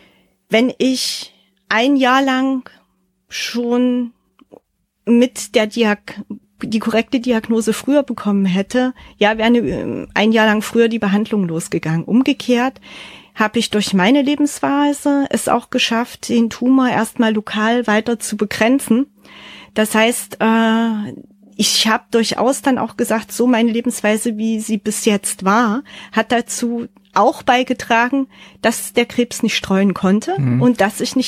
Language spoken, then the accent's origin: German; Leipzig, Saxony, Germany; Mittlerweile kenne ich meine Heimat Leipzig von einer ganz anderen Seite und auch Ecken, wo ich vorher nie war.